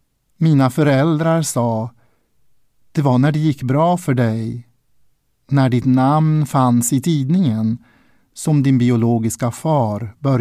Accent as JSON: {"language": "Swedish", "town": "Sundsvall", "region": "Västernorrland County", "country": "Sweden", "tie": "born there", "said": "Jag föddes i Sundsvall och var bara någon vecka gammal när jag kom till mamma och pappa."}